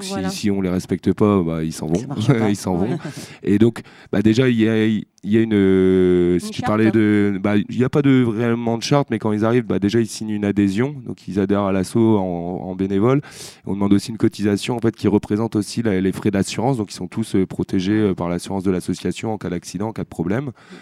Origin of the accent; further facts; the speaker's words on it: Lille, Hauts-de-France, France; Je viens de Lille à l'origine